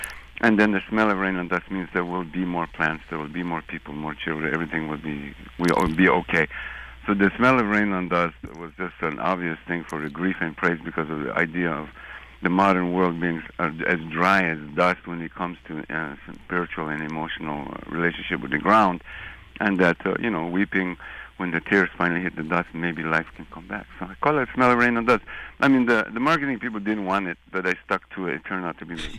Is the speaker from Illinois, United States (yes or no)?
no; New Mexico, United States; Actually, I grew up in New Mexico.